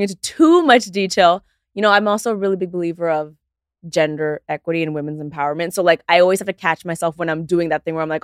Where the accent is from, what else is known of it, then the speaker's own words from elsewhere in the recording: Toronto, Ontario, Canada; born there; No, I was born in Toronto.